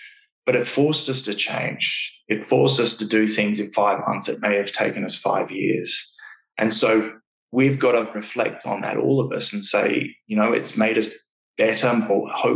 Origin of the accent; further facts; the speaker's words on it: Australia; moved away as an adult; also born or lived in London; now in Canada; that was something that I did for when I came over from Australia to London, changed the culture in the global office there.